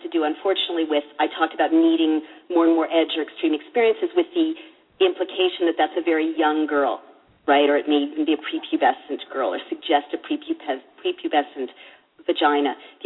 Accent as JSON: {"language": "English", "town": "San Francisco", "region": "California", "country": "United States", "tie": "born or raised there", "said": "But, look, growing up in San Francisco, I actually think it's wonderful when people, you know, have all kinds of things they"}